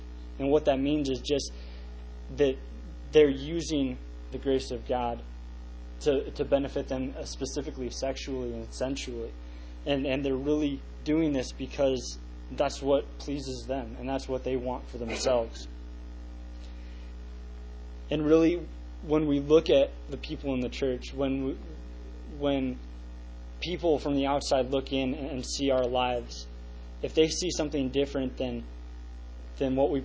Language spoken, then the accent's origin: English; Cedar Rapids, Iowa, United States; I am from Cedar Rapids, Iowa, as I've told you guys before.